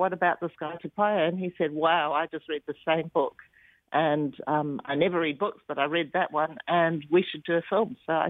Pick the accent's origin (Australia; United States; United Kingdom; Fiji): Fiji; I come from Fiji